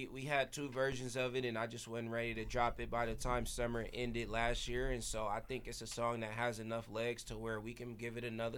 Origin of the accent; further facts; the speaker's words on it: Vallejo, California, United States; I just want to shout out, obviously, my hometown, the Bay Area, Vallejo, California